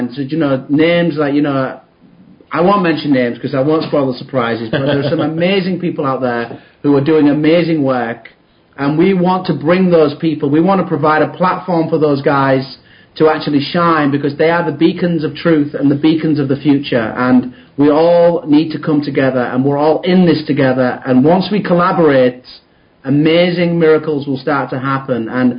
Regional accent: Kingston upon Hull, Yorkshire and the Humber, United Kingdom; I'm from England.

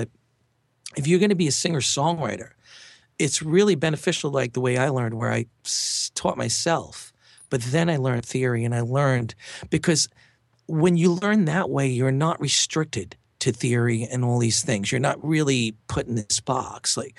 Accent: Queens, New York, United States; Originally from New York.

